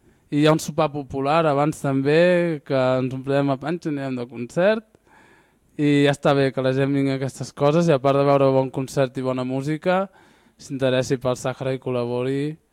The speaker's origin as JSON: {"language": "Catalan", "town": "Berga", "region": "Catalonia", "country": "Spain", "tie": "born there", "said": "jo he estat de Gironella, vale, jo he nascut a Berga, o sigui que soc català com qui més, saps? I a part a Saharaui, llavors jo visc a Gironella"}